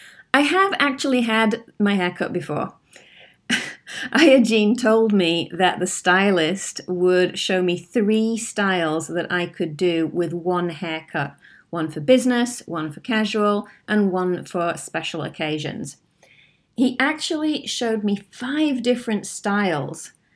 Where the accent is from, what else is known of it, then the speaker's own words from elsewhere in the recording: United Kingdom; I'm British, so I do know about tea